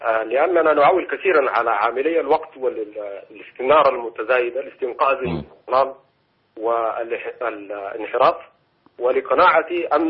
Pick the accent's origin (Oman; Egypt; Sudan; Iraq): Sudan; خاصه عندنا في السودان